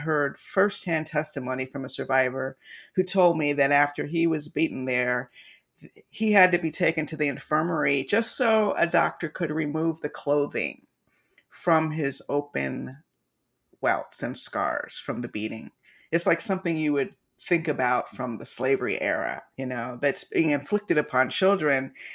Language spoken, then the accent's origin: English; United States; As an American, you're lucky I know anything at all about accents.